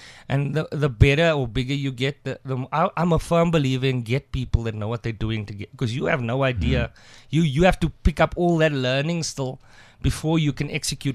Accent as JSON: {"language": "English", "town": "Hankey", "region": "Eastern Cape", "country": "South Africa", "said": "I'm from Hanky."}